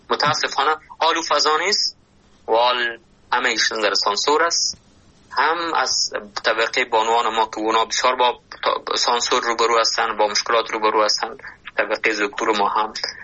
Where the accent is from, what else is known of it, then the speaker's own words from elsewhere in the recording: Afghanistan; ما اون از اون افغانستان هستیم، از اون هر بغلش هستیم، از اون پنجشیر هستیم، از اون رستان هستیم، از لغمان هستیم، از ننگرهار هستیم، از بدخشان هستیم، از قندهار هستیم